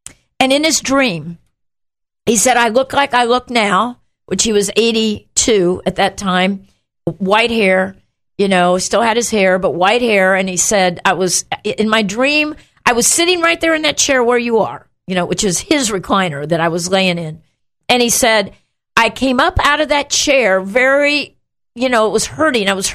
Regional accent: Indiana, United States; We are both from Indiana.

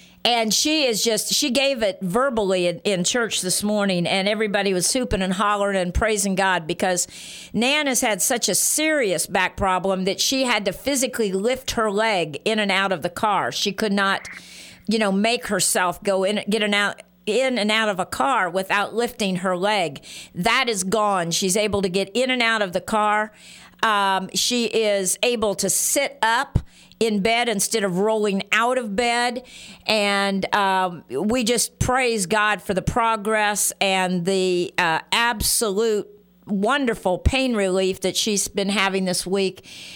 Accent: Indiana, United States; moved away; I was born in Indiana. I don't know if you guys know that. Lived there for a while until we went to the mission field

